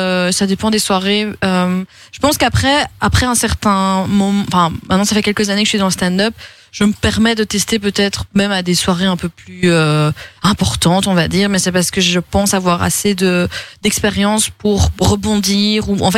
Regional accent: Brussels, Brussels-Capital Region, Belgium; Parce que je suis une bruxelloise bilingue. Je fais du stand-up en flamand et en anglais aussi.

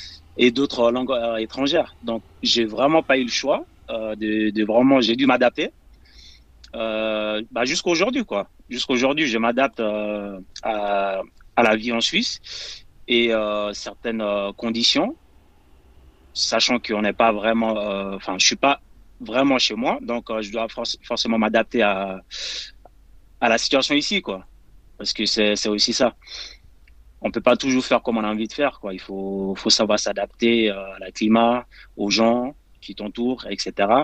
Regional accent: Guinea; j'ai vécu en tout cas en tant que réfugié en Guinée. Là où j'ai passé la majeure partie de mon enfance, là où j'ai grandi. J'étais dans des camps réfugiés avec ma grand-mère

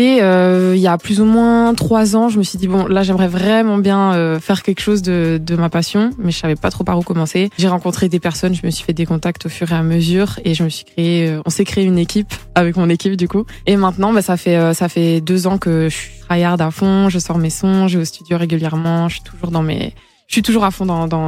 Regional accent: Namur, Wallonia, Belgium; now in Brussels, Belgium; Ouais, je suis née à Namur, j'ai grandi à Namur, j'ai vécu à Namur pendant des années, mais là ça fait un an et demi plus ou moins que je vis à Bruxelles.

